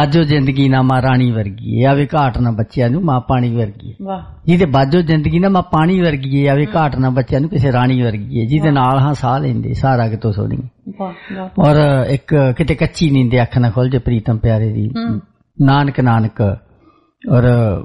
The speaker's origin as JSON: {"language": "Punjabi", "town": "Hathur", "region": "Punjab", "country": "India", "tie": "born there", "lives_now": "Jalandhar, India", "said": "ਉਦੋਂ ਬਾਅਦ ਮੇਰਾ ਜਨਮ ਹੋਇਆ ਮਾਲਵੇ ਦਾ ਪਿੰਡ ਹਠੂਰ ਦਾ ਜੀ, ਔਰ ਮੈਂ 92-93 ਦੇ ਵਿੱਚ ਜਲੰਧਰ ਆ ਗਿਆ।"}